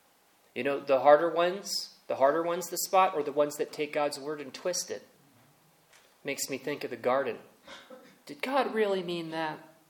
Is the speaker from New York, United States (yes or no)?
yes; Long Island, New York, United States; way back to Long Island, New York. That's where I grew up. And I identified as Catholic, as Italian, as Irish. Us New Yorkers really took pride often in our heritage.